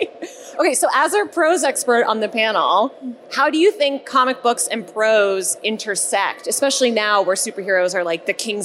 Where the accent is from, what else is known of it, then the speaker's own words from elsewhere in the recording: Canada; I grew up in Canada, like I mentioned. It's my number one personality trait. My mom's family is French